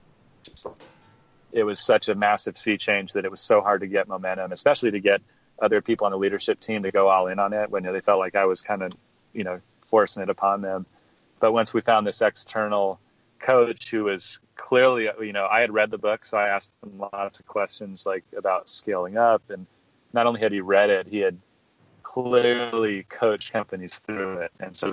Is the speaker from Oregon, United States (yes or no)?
yes; Oregon, United States; but I grew up mostly in Oregon, so I went to school, kind of in state